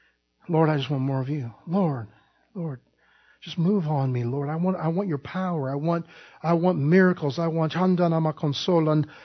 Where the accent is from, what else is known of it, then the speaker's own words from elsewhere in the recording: Illinois, United States; the man in the church I grew up in Illinois